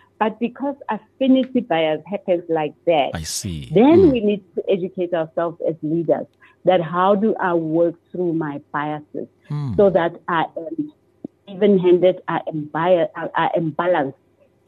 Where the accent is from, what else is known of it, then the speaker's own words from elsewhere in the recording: Soweto, Gauteng, South Africa; born there; because I was born in Soweto.